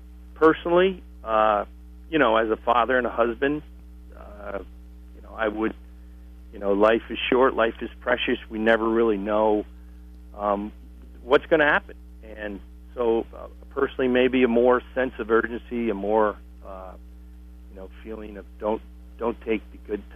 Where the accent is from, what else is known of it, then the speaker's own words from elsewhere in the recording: United States; I've never seen such unity as an American of what I saw in New York City.